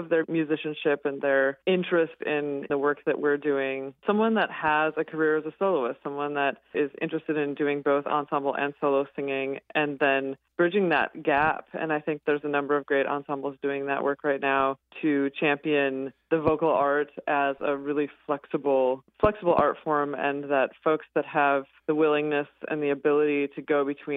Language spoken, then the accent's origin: English; South Dakota, United States; I'm originally from South Dakota, and I found myself at Luther College in Iowa